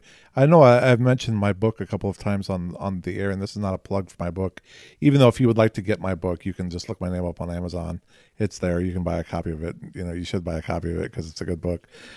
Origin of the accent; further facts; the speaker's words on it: United States; I mean, at what point do I, as an American, start demanding that my government start giving me a return on the taxes that I've been paying?